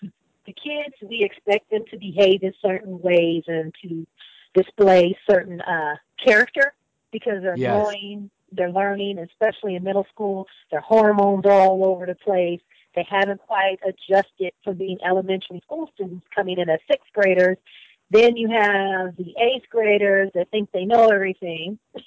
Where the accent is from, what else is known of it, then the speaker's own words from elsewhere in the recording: San Diego, California, United States; Well, I can say that, you know, being in San Diego with the warm weather afforded us a lot of park time and beach time